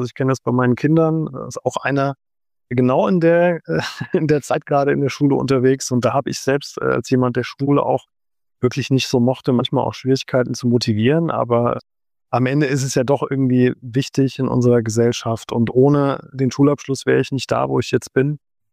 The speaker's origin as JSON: {"language": "German", "town": "Wiesbaden", "region": "Hesse", "country": "Germany", "tie": "born or raised there", "said": "Also Auringen, Nauroth, das, wo ich aufgewachsen bin, wo ich mich heute noch unheimlich viel in der Natur bewege, weil mir das unheimlich viel gibt. Ich habe auch einen Wald direkt quasi vor der Tür."}